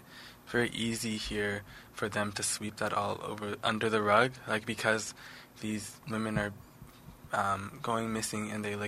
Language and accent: English; Canada; as a Canadian, as a black Canadian